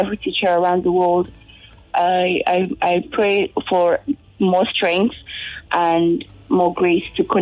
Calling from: Kurdu, Ghana; I'm calling from Kurdu.

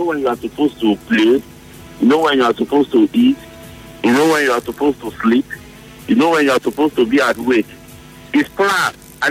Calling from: Chicago, Illinois, United States; Yeah, I'm calling from Chicago Town.

